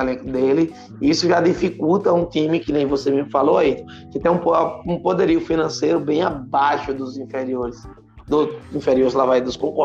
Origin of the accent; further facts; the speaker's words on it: Northeast Region, Brazil; quem escuta o podcast sabe que a gente é nordestino